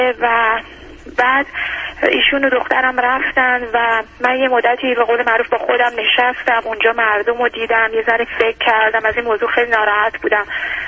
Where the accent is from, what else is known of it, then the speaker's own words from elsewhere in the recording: Iran; moved away; من وقتی که داشتم از ایران می اومدم،